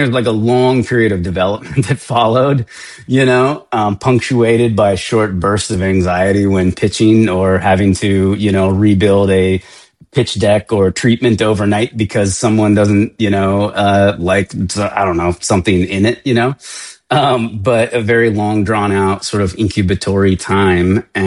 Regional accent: Seattle, Washington, United States; now in Los Angeles, United States; You know, I live in Los Angeles and we don't have seasons here. I'm not from here. I'm from Seattle. Grew up in the rain and clouds

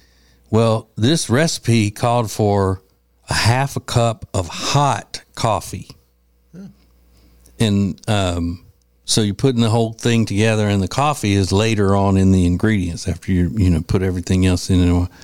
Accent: Louisiana, United States; I prefer community coffee. And she does too, because we're both from Louisiana, so it's a Louisiana brand coffee.

